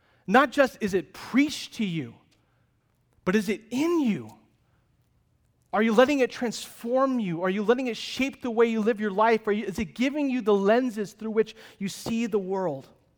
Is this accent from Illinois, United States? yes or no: no; California, United States; Oh, I'm from NorCal.